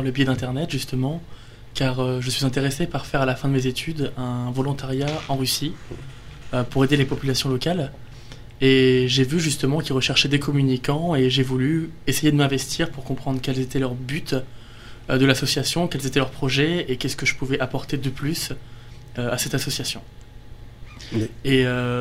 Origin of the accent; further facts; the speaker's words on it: France; je suis français